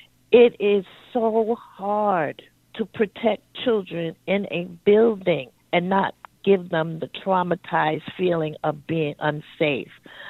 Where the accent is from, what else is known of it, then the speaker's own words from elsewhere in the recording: New York, United States; Hi, I am a New Yorker.